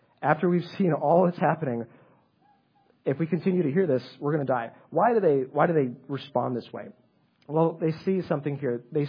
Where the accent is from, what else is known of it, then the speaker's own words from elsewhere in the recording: Chicago, Illinois, United States; Growing up, I grew up in Chicago.